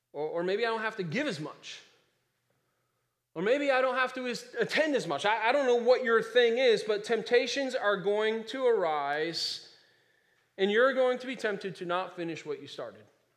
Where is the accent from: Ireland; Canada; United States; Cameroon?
Ireland; I'm an Irishman, you know, we fight.